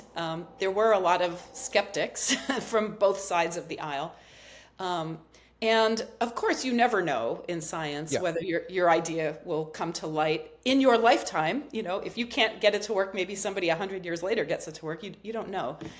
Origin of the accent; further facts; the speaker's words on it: Massachusetts, United States; moved away as an adult; So, you know, I'm from Massachusetts, and when I was looking for a graduate program, I focused entirely on the San Francisco Bay Area